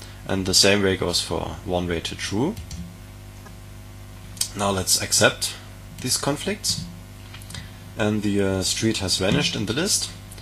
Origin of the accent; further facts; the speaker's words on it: Dresden, Saxony, Germany; English is a second language; What you can see here is my hometown, Dresden.